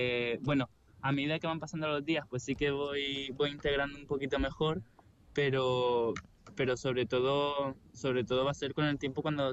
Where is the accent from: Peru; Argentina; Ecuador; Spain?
Spain; Canary Islands; como buen canario que soy, la playa.